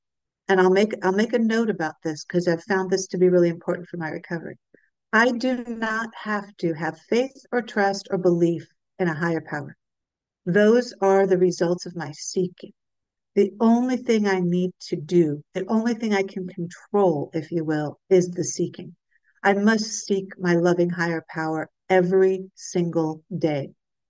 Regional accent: California, United States; now in Northern California, United States; I'm from Southern California right now. I live in Northern California.

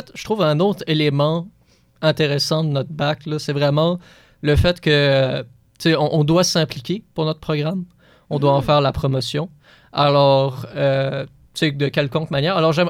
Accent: Quebec, Canada; Moi, personnellement, je viens de l'Outaouais, fait que ce serait la 50.

